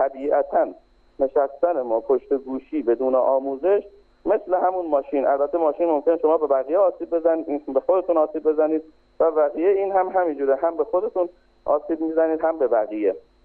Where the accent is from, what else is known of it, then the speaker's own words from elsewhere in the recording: Iran; یه نفر میاد تو خیابونهای همین ایران و کشور خودمون و شهر خودمون